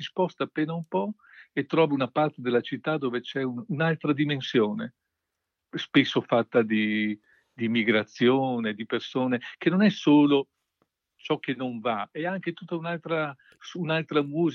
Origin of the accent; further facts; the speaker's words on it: Veneto, Italy; Io sono veneto, no?